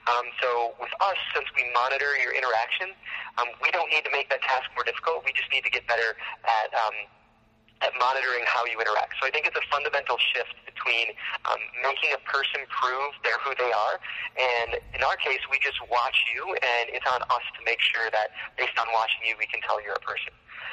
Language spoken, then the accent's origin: English; Detroit, Michigan, United States; we grew up in Michigan, had lived and worked elsewhere for a number of years. And personally, anytime I talked to people about being from Detroit, the response was, oh, I'm sorry, that's too bad.